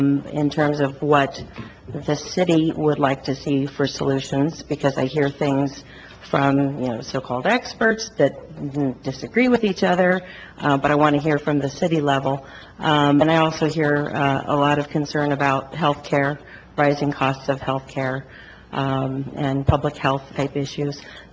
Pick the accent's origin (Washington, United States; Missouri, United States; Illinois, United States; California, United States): Washington, United States; Pasco; I'm actually not a resident of Othello. I'm from Pasco. My address is 4525 Moline Lane.